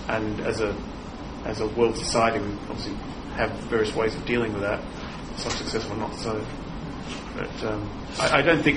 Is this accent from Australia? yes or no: yes; Australia; And I'm originally from Australia, and there's been a host of European incursions into essentially a virgin continent